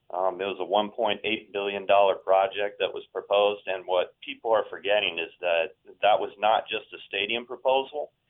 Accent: San Diego, California, United States; born there; I was born in San Diego. And me and my family grew up Chargers fans because they were the San Diego Chargers.

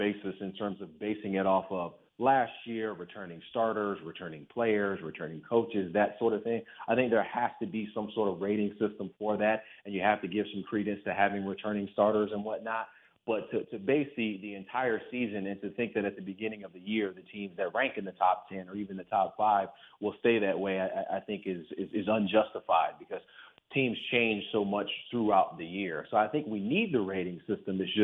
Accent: Georgia, United States; Growing up in Georgia, so I grew up in Georgia with like an urban background.

